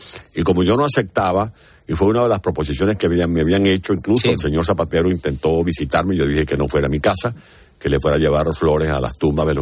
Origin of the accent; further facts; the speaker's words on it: San Juan de los Morros, Guárico, Venezuela; born there; Fue mi primera experiencia en una cárcel que me agarraron protestando en San Juan de los Morros, un pueblo donde nací, en Venezuela